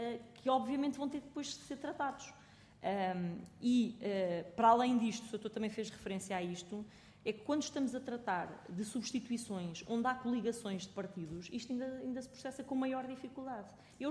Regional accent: Portugal; alguma da minha experiência no meu Portugal interior, na minha terra

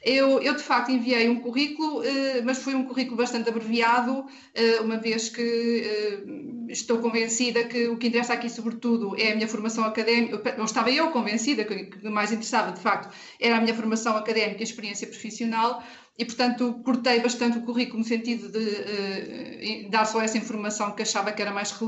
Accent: Coimbra, Portugal; Eu sou de Coimbra, nasci em Coimbra em 1965 e desde sempre vivi aqui nesta cidade de Coimbra.

